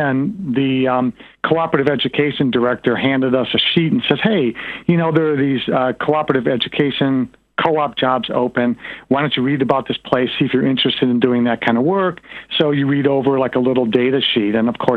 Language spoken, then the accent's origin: English; Detroit, Michigan, United States; I was from Detroit at the time, and honestly, Detroit was a mechanical town.